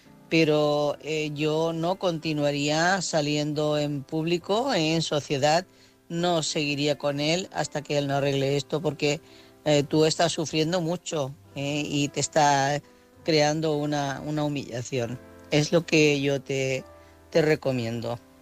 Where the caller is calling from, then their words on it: Girona, Catalonia, Spain; corresponsal de Girona.